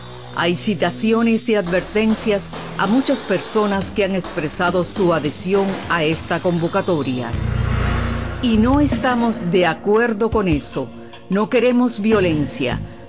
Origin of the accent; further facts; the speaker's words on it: Cuba; Todos somos cubanos, todos hermanos.